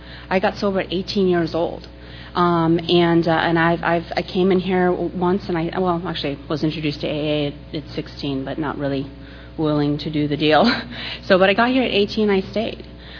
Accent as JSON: {"language": "English", "country": "Poland", "said": "I am originally from Europe. I'm originally from Poland, and my parents were political refugees fleeing communism."}